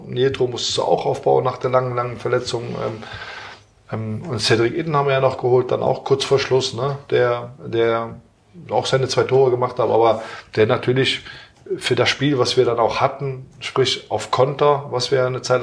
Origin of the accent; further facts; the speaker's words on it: Aachen, North Rhine-Westphalia, Germany; Oder Aachen kennst du auch gut. Ist ja meine Heimatstadt